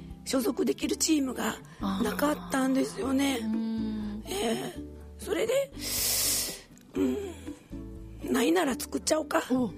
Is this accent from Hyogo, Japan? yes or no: yes; Kobe, Hyogo, Japan; now in Maizuru, Japan; もともと私はあの神戸出身なんですが、神戸から舞鶴に引っ越ししてきた時に太鼓見まして、